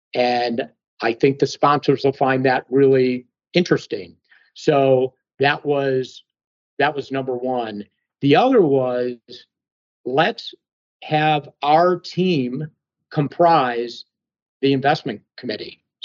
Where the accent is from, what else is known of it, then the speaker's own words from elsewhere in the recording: Chicago, Illinois, United States; So Stuart, I grew up in Chicago. That's unusual because many people will say they grew up in the suburbs, but I grew up in the south side of Chicago in an area called Beverly.